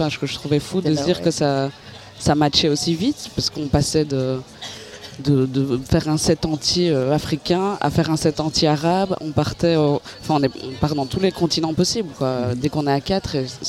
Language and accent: French; Brussels, Belgium; born there; ma mère est capverdienne, mon père est portugais angolais, je suis née à Bruxelles.